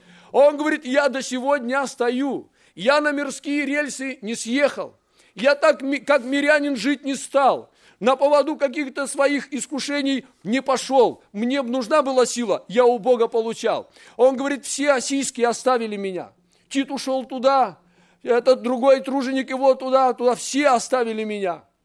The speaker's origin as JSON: {"language": "Russian", "region": "Siberia", "country": "Russia", "said": "а я сибиряк, вот в западно-сибирской равнине живу."}